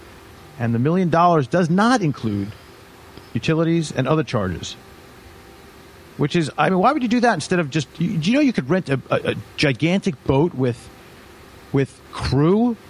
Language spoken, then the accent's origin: English; New York, United States; I was saying that I grew up on Long Island.